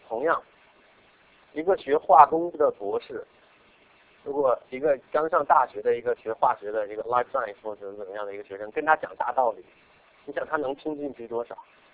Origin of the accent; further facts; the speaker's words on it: China; now in Canada; 尤其我们这个中国人，我们从中国移民到这边，都是很出类拔萃的